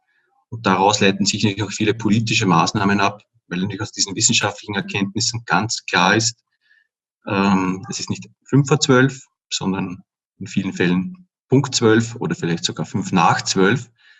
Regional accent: Upper Austria, Austria; now in Vienna, Austria; Ich komme eigentlich aus Oberösterreich, bin halt vor etwa 20 Jahren, eigentlich schon über 20 Jahren nach Wien gezogen und lebe jetzt auch schon seit ziemlich vielen Jahren hier in Währing. Also ich fühle mich auch als Währinger.

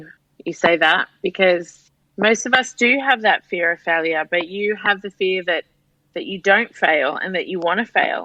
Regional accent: Australia; moved away as an adult; also born or lived in London; now in Dubai, United Arab Emirates; I married, and I came to Dubai from London, originally from Australia.

